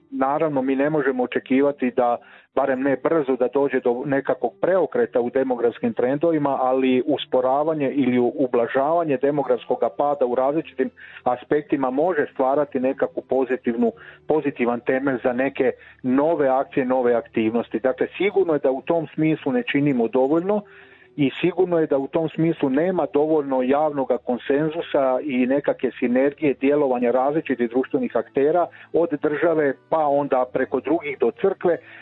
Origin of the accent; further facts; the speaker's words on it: Croatia; Zapravo samo u tome hoćemo li mi u nekom mjeri kao Hrvati.